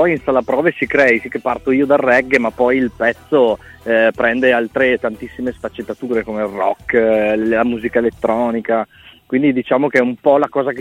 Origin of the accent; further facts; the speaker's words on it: Trento, Trentino-Alto Adige, Italy; Siamo tutti di Trento, sì, nelle vicinanze, comunque nei chilometri.